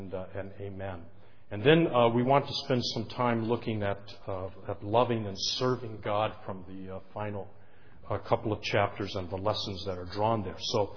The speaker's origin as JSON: {"language": "English", "town": "Detroit", "region": "Michigan", "country": "United States", "tie": "born or raised there", "said": "when I was 17, 1967, if you remember, I was born and raised in Detroit"}